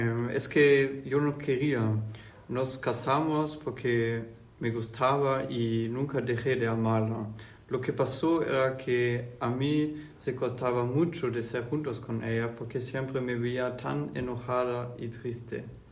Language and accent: Spanish; Medellín, Antioquia, Colombia; born there; nací en Medellín, en Colombia